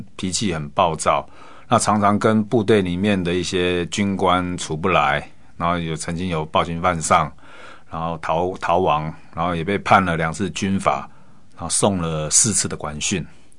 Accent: Hsinchu, Hsinchu City, Taiwan; born there; 我是在新竹出生的

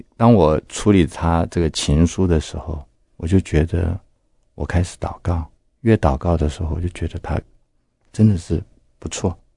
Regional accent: Jiangsu, China; 他是江苏人，我也是江苏人。

